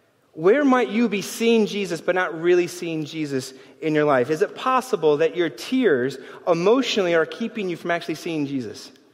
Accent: New York, United States; As a New Yorker, I think you meet a lot of folks that we like to assume, well, I'm just neutral.

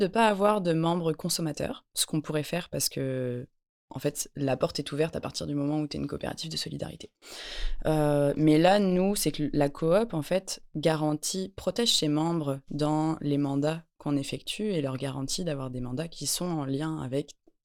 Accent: France; now in Canada; au Québec, je suis française, ça s'entend pas du tout

